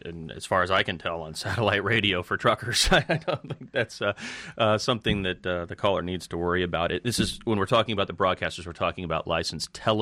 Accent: Indiana, United States; Well, South Korea is basically the size of my home state of Indiana.

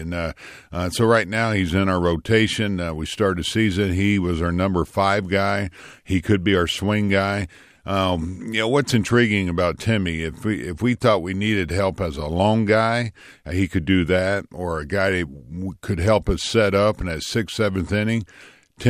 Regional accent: Florida, United States; You know, Heston's from my hometown down in Florida.

